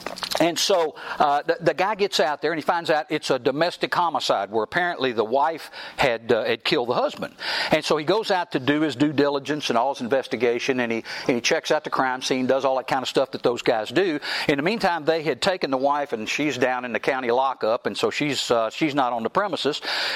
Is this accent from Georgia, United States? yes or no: yes; Georgia, United States; I talk fast, and I'm from Georgia, but I talk fast, and I got a lot of South in my mouth.